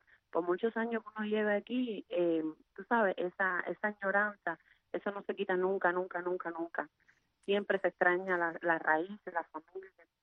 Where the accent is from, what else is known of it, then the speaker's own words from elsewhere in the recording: Wajay, Havana, Cuba; Yo soy cubana, de La Habana. Del Guajay.